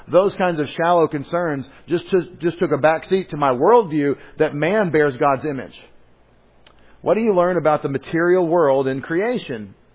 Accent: Texas, United States; Because I'm from Texas, so most of the people I know are from Texas.

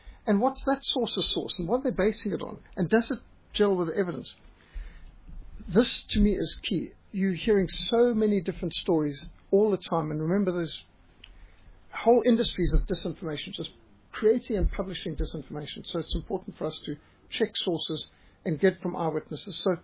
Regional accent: Zimbabwe; well, I was brought up in Rhodesia and I knew him and my father knew him and so on.

